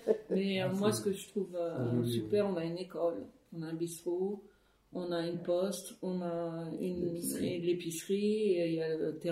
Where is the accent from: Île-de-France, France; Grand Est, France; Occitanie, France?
Île-de-France, France; Paris; Et moi, je suis citadine, je suis de Paris. J'ai vécu que dans des capitales.